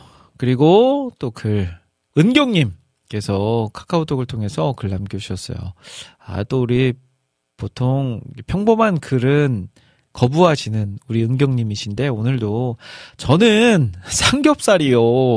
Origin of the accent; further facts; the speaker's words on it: Iksan, North Jeolla, South Korea; 그 저희 고향 전라북도 익산에 있는 대나무 숲인데요.